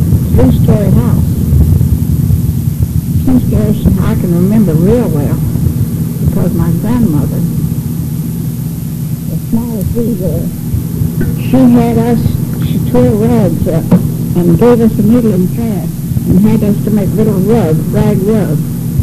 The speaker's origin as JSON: {"language": "English", "town": "Pasadena", "region": "Texas", "country": "United States", "tie": "born there", "said": "I was born in Pasadena in 1905."}